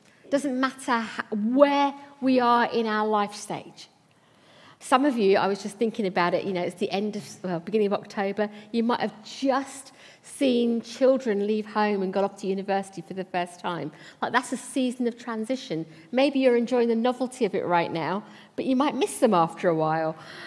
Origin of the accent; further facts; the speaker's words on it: India; now in United Kingdom; You know that I'm Indian, you can see that. When we first came to the UK, we landed in a place called Southall.